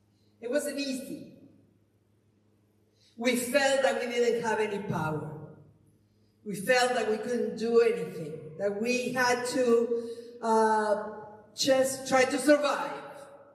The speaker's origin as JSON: {"language": "English", "country": "Argentina", "moved": "yes", "said": "I remember that's the reason we came from Argentina to this country, because we were in such poverty that it was virtually impossible to feed our family anymore."}